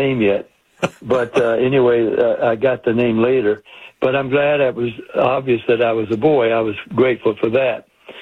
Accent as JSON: {"language": "English", "town": "Jacksonville", "region": "Florida", "country": "United States", "tie": "born there", "said": "I was born in Jacksonville. 40 years later, they gave me the key to the city."}